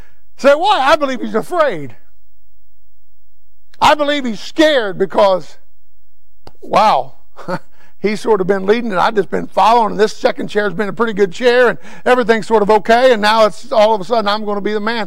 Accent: United States; Now, I'm an American, so I want the election to go a certain way, but I'm also a Christian.

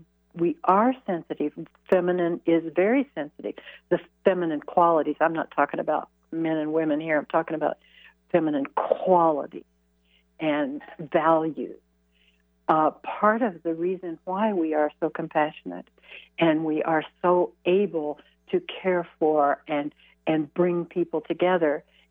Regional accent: Midwest, United States; Because that's how I was raised. I was raised in the Midwest. I'm really old. So I was raised, you know, in the 50s.

